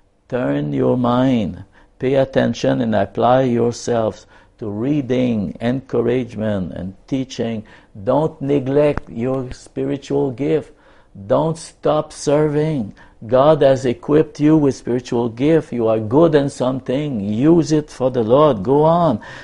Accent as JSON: {"language": "English", "region": "Quebec", "country": "Canada", "tie": "born or raised there", "said": "In my hometown in Quebec"}